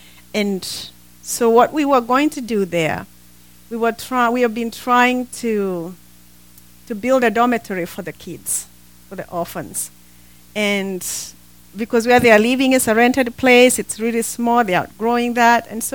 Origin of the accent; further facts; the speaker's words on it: Kenya; Originally, we come from Kenya, both of us.